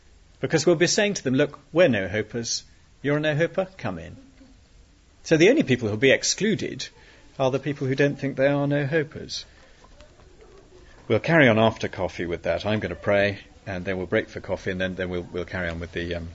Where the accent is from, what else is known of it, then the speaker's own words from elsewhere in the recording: United Kingdom; don't go out now, because we're British and that would be embarrassing.